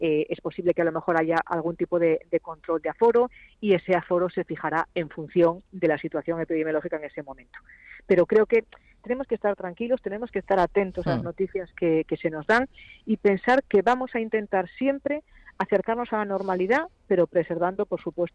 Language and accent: Spanish; Lugo, Galicia, Spain; now in Madrid, Spain; yo soy una madrileña de Lugo y voy a pasar la Nochebuena y la Navidad con mi familia en Galicia.